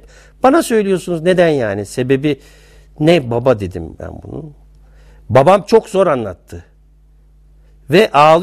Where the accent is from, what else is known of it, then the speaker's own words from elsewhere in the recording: Istanbul, Turkey; born there; Ben 1953 yılında İstanbul'da dünyaya geldim. Anadan doğma görme engelliyim.